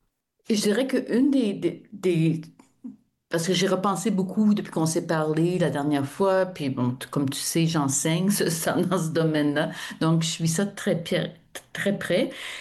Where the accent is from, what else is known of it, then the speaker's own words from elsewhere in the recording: Quebec, Canada; je dois le dire en tant que Québécoise